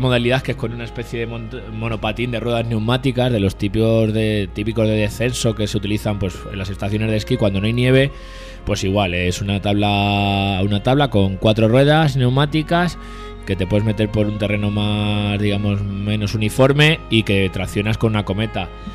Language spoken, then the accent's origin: Spanish; Toledo, Castilla-La Mancha, Spain; yo no soy de aquí de Cuenca, pero soy de Toledo, que también es de interior.